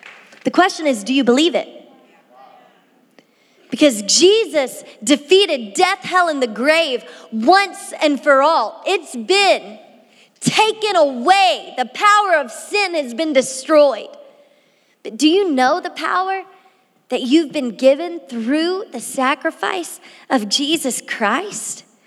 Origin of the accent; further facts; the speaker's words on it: Louisiana, United States; now in Miami, United States; I grew up in Louisiana. I grew up with all my brothers being quarterbacks, football, football, football. But when I moved to Miami, I learned about a whole other football.